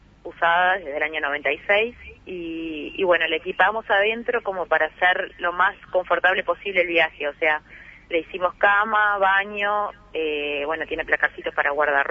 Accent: Cardona, Soriano, Uruguay; terminamos la gira por Uruguay en una actividad que hicimos en Cardona el miércoles pasado, en la Plaza Deporte. Y bueno, Cardona es la ciudad en la que me crié

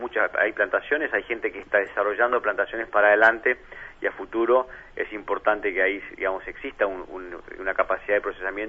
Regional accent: Uruguay; acá todos somos uruguayos los que estamos en la compañía

